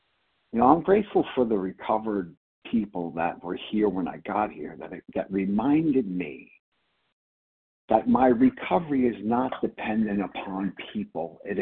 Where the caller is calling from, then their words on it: Pennsylvania, United States; Pennsylvania.